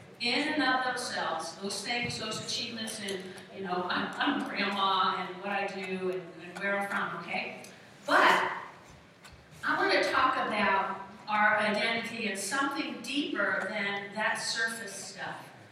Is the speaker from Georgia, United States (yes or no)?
no; New Jersey, United States; I go, I'm from New Jersey too.